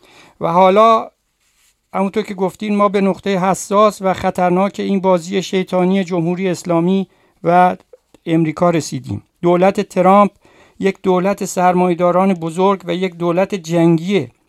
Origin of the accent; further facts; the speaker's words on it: Iran; ما ایرانی هستیم ولی مارک اسلام روی ما میزنن